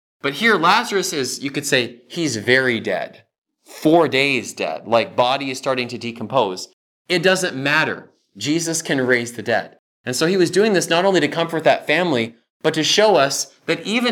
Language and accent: English; California, United States; I grew up in California and I didn't know a lot of my Michigan relatives.